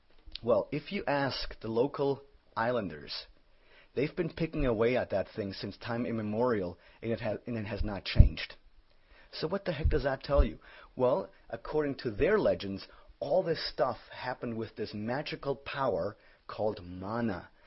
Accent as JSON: {"language": "English", "region": "Greek islands", "country": "Greece", "said": "You know, I come from the Greek islands, so I know that on those islands, yes, there are trees in sheltered places"}